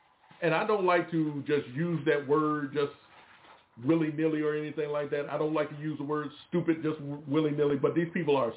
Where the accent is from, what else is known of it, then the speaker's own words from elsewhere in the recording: Roanoke, Virginia, United States; born there; I'm born on October the 16th, 1968, in a place called Roanoke, Virgini